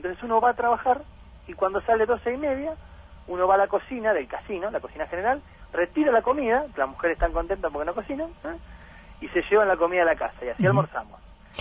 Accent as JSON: {"language": "Spanish", "town": "Lanús", "region": "Buenos Aires Province", "country": "Argentina", "said": "Yo nací en Lanús, provincia de Buenos Aires, ¿no? Soy de Buenos Aires. Conozco un montón del país porque estuve destinado en la Patagonia, en la Mesopotamia. Pero después de venir acá un año"}